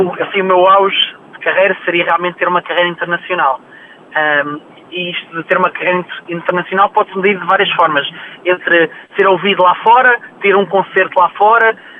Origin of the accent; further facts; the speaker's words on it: Portugal; Eu sei que sou português